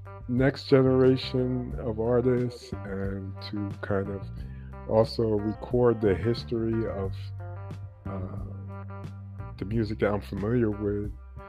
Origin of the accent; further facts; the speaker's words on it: New York, United States; also born or lived in Jamaica; I was born in Jamaica, and I grew up in New York